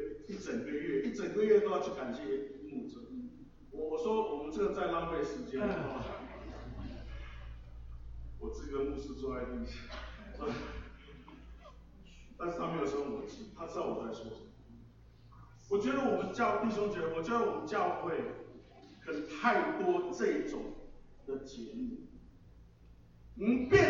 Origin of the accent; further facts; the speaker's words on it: Singapore; 时候我24岁，大学刚刚毕业，我是新加坡人，我是新加坡华侨